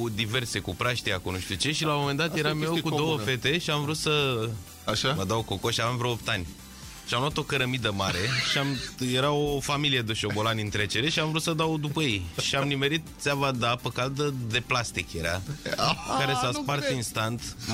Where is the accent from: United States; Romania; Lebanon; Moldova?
Romania; Bucharest; Nu, nu, nu, am copilărit în Berceni și noi aveam în ghenă șobolani.